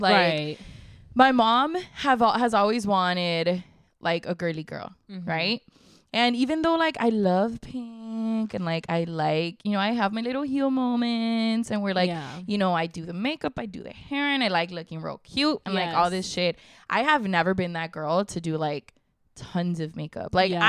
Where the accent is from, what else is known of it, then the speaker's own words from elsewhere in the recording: Chicago, Illinois, United States; Like, I'm from Chicago. That's literally what I would do to school.